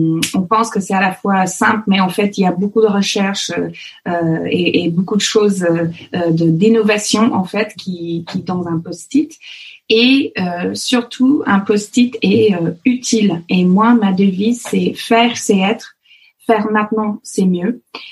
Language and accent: French; Alberta, Canada; ma région là où j'ai grandi, qui s'appelle l'Alberta, ce qui est un peu le Texas du Canada, mais en 15 000 fois plus froid. C'est une région qui fait deux fois la taille de la France.